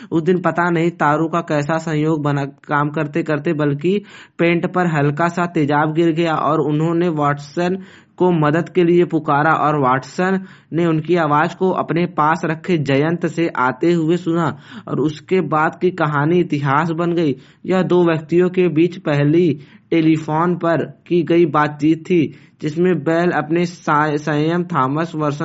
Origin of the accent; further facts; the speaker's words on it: Jaunpur, Uttar Pradesh, India; मैं जौनपुर के उत्तर प्रदेश का निवासी हूँ।